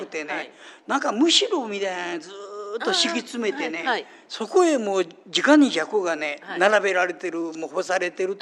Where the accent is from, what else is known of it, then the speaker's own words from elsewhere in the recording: Nishinomiya, Hyogo, Japan; 西宮生まれ、西宮育ち、育ち、